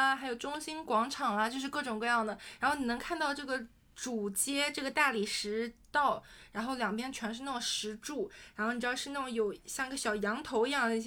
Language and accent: Chinese; northern China, China; accent: northern; 我都不加儿化音现在不会说话了，我口音太北方了